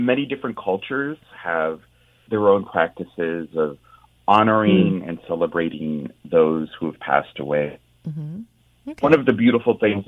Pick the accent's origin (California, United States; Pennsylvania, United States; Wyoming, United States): California, United States; San Francisco; I myself, as someone who was born and raised in San Francisco, have been going to SOMARTS events since I was a child in the 80s.